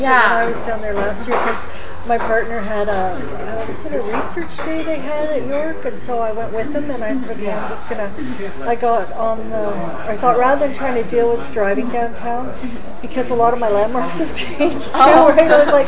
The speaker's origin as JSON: {"language": "English", "town": "Ottawa", "region": "Ontario", "country": "Canada", "tie": "born there", "also_born_or_lived": "Regina, Canada / Germany / London, Canada / Toronto, Canada", "said": "my dad was in the military, so I moved a lot when I was a kid, every 3 or 4 years. So I was born in Ottawa, and I lived in Regina. Actually, I've lived in Regina twice. And we went and lived overseas for 3 years in Germany and stuff."}